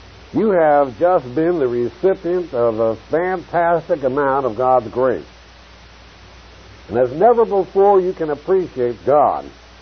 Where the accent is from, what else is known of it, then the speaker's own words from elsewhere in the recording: Philadelphia, Pennsylvania, United States; we grew up in Philadelphia